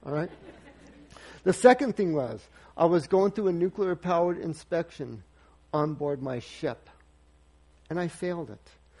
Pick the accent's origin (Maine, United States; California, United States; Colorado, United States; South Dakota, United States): Colorado, United States; Pueblo; also born or lived in Arizona; I was born in Arizona. I was reared in Pueblo. And you know where Pueblo is, right?